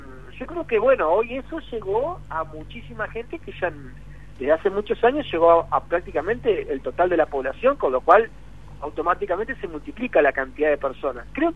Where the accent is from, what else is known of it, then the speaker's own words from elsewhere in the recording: Argentina; Me parece fundamental que nosotros como argentinos empezamos a pensar en cómo estamos nosotros